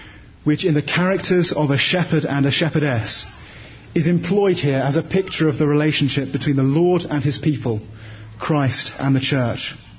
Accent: Poole, South West England, United Kingdom; I think of the parish church in my hometown of Poole on the south coast of England.

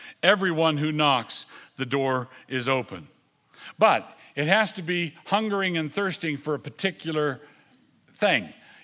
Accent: Annapolis, Maryland, United States; I was growing up in Annapolis, Maryland.

